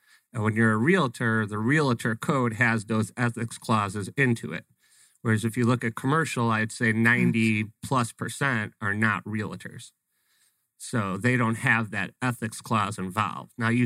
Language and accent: English; Chicago, Illinois, United States; So my background is I'm originally from Chicago and I was actually a teacher in Chicago.